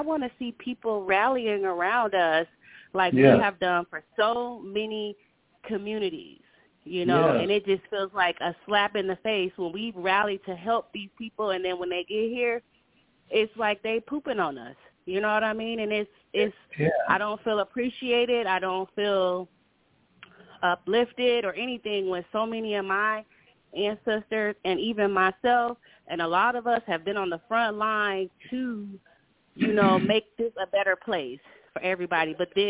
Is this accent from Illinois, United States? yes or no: no; Minneapolis, Minnesota, United States; And I grew up in Minneapolis, and even when I went home